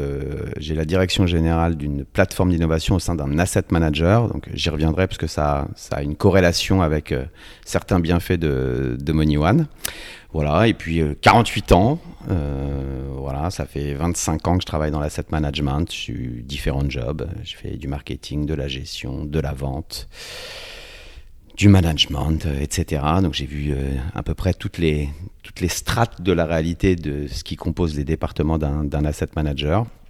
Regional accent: Caen, Normandy, France; also born or lived in Lisieux; Ok, donc moi je suis normand, je suis né à Caen, dans le Calvados. Et j'ai ensuite longtemps vécu dans une petite ville qui est relativement connue, puisque c'est une ville connue des catholiques qui s'appelle Lisieux, la basilique Sainte-Thérèse.

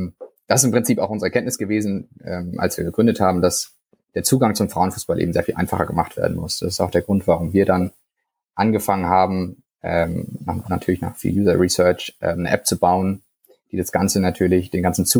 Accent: Frankfurt, Hesse, Germany; ich bin 28 Jahre alt, ich komme aus Frankfurt am Main, das ist meine Heimatstadt

